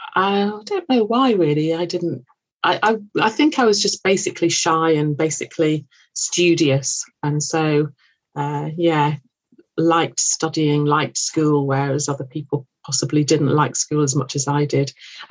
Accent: North West England, United Kingdom; I grew up in Lancashire. I was born in Lancashire. And I grew up partly in Lancashire, and then we moved around as a family because my dad was an engineer for Pilkington's, the glass company.

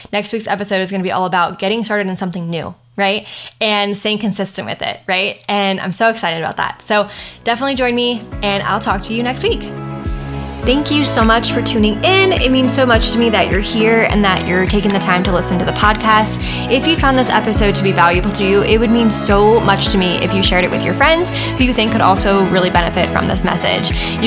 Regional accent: Pasadena, Maryland, United States; If I can do it, I am just … from Pasadena, Maryland. I, you know, had doubts that I could actually build this big life for myself. I, you know, grew up in a very small town.

